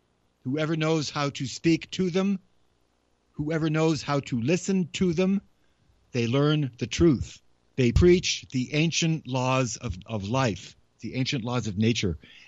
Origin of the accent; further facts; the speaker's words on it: Cambridge, Massachusetts, United States; also born or lived in Lexington; I was born in Lexington, Massachusetts, and I grew up around Cambridge and Walden Pond.